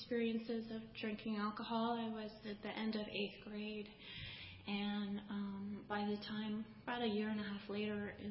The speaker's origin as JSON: {"language": "English", "town": "Fredericksburg", "region": "Virginia", "country": "United States", "tie": "born or raised there", "said": "when we went back home to, I grew up in Fredericksburg, did not stick."}